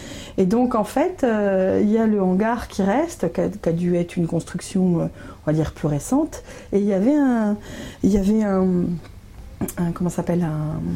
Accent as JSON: {"language": "French", "region": "Centre-Val de Loire", "country": "France", "said": "Mais bon, je suis originaire de Sologne. D'accord. Sologne du Loir-et-Cher, hein, en fait, à côté de Vierzon. À deux pas du Cher."}